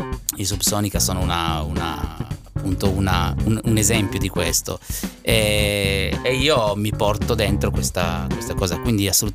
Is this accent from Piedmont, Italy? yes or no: yes; Turin, Piedmont, Italy; io sono torinese, no? In quanto torinese siamo tutti un po' tamarri a Torino, diciamo la verità.